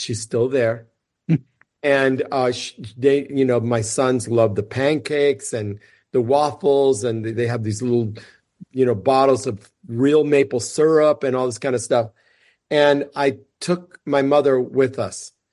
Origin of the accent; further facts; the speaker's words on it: United States; born there; She was from Cuba and I was born in the United States.